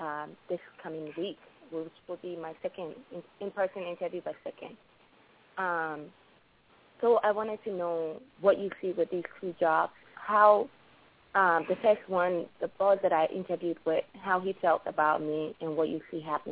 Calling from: Chicago, Illinois, United States; I'm calling from Chicago.

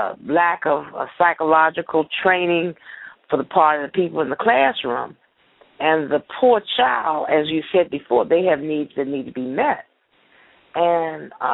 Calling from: Washington, District of Columbia, United States; I'm calling from Washington, D.C. … from the Recovery Group.

